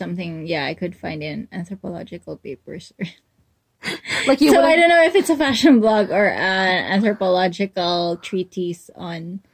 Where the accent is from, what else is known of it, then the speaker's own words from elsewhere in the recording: Mindanao, Philippines; I went to Manila for vacation, because we're from Mindanao.